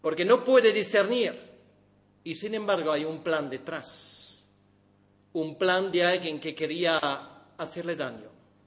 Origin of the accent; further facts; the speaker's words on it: Germany; en mi pueblo, en todos los pueblos y ciudades en Alemania